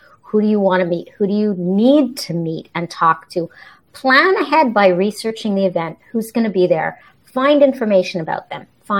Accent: Montreal, Quebec, Canada; And I'm originally from Montreal. So that's, you know, where I grew up, that vibrant energy.

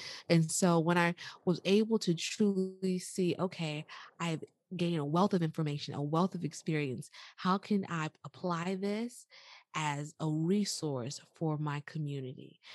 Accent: Georgia, United States; And I transitioned to Georgia, back to my home state.

